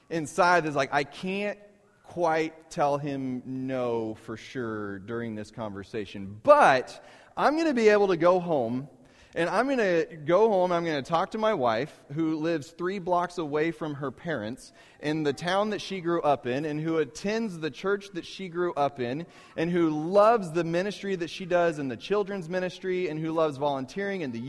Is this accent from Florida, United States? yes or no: no; Wyoming, United States; We're from Wyoming. Is that in Michigan?